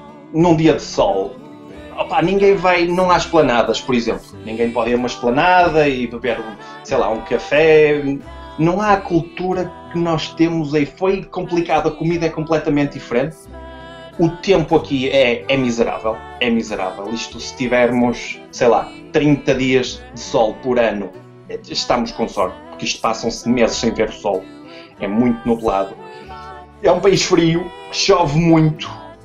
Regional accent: Chorente, Braga, Portugal; now in Ireland; a aldeia de onde eu venho, que é Chorento, do concelho de Barcelos, onde vamos na estrada e só vemos vacas e ovelhas no pasto.

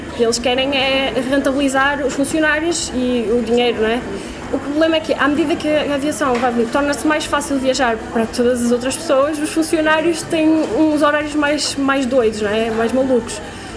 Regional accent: Barcelos, Norte, Portugal; faz todo o sentido eu, sendo barcelense, andando a viajar, levar um símbolo de Portugal, sendo de barcelense, levar um símbolo de Barcelos.

